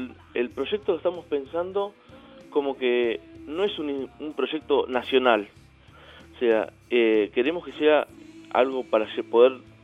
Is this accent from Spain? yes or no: no; Patagonia, Argentina; born there; yo nací en un lugar en la Patagonia que es muy ventoso.